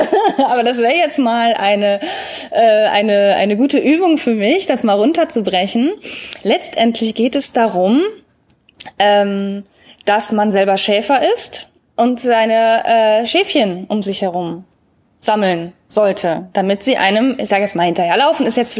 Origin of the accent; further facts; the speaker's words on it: Cologne, North Rhine-Westphalia, Germany; ich bin aus Köln, wenn ich jetzt nur mit Kölner Kunden arbeiten würde oder mit vielleicht aus dem Umland